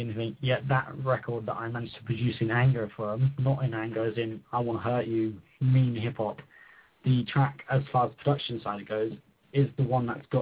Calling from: England, United Kingdom; I'm in England. I live in England.

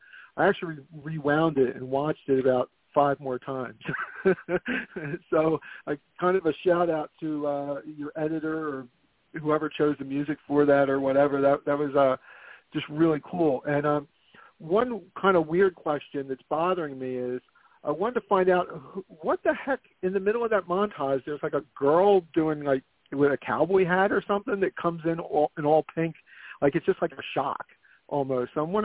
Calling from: Philadelphia, Pennsylvania, United States; calling from Philadelphia.

